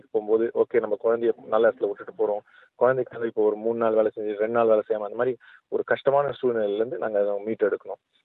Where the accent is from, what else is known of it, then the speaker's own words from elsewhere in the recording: Chennai, Tamil Nadu, India; moved away as an adult; now in Australia; நான் சென்னையில பிறந்து வளர்ந்தேன். இங்க மேல் படிப்புக்காக, மாஸ்டர்ஸ் டிகிரி படிக்கிறதுக்காக ஸ்வின்பர்ன் யூனிவர்சிட்டியில 1999 இங்க ஆஸ்திரேலியா வந்தேன்.